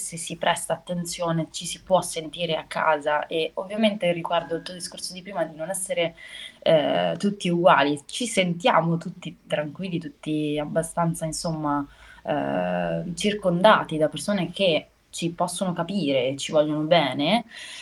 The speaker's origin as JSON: {"language": "Italian", "town": "Carpi", "region": "Emilia-Romagna", "country": "Italy", "tie": "born or raised there", "said": "e un papà marocchino, e mio padre è biologico marocchino, e sono cresciuta principalmente a Carpi, quindi in provincia di Modena, e a Bologna mi sono formata alla scuola di teatro Alessandra Galante Carrone"}